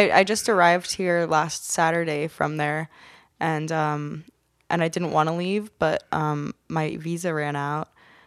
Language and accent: English; New York, United States; I'm from New York. Okay. I was born in Soho. We got evicted when I was like 5.